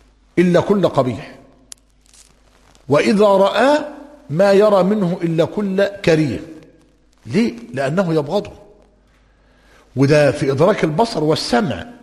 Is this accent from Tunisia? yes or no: no; Egypt; وهذا الأمر بدأ يطل برأسه منذ وقت غير قليل في بلادنا مصر